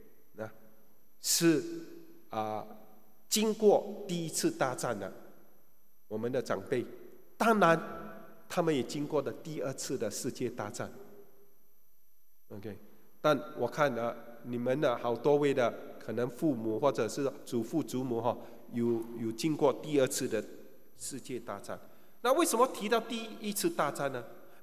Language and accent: Chinese; Singapore; 你说没有啊，我们新加坡人没有这样想啊。